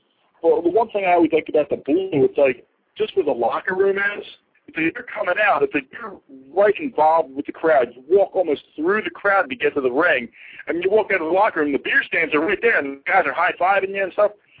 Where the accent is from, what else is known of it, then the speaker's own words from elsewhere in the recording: Philadelphia, Pennsylvania, United States; growing up, born and raised in Philadelphia